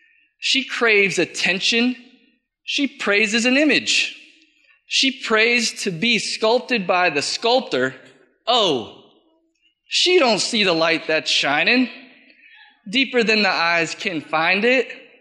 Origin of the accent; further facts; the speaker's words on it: Merritt Island, Florida, United States; I was born and raised here in Merritt Island. I went to Tropical, I went to Jefferson, I went to Merritt Island High